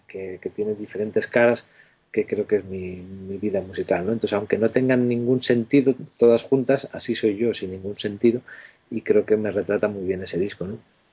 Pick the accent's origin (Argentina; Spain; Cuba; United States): Spain; Zumárraga, Basque Country; la toqué en Zumárraga, mi pueblo.